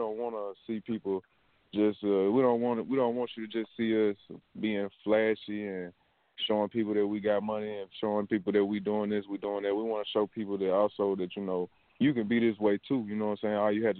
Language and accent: English; Mississippi, United States; I come from Mississippi, you know what I'm saying. We don't really get a lot of attention where we